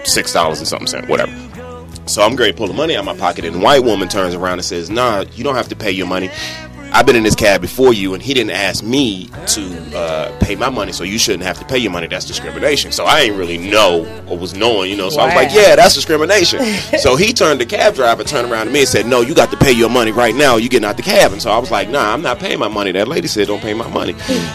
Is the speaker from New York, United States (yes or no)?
no; Washington, District of Columbia, United States; also born or lived in Trinidad and Tobago; I'm from Trinidad and Tobago, but I grew up in Washington, D.C.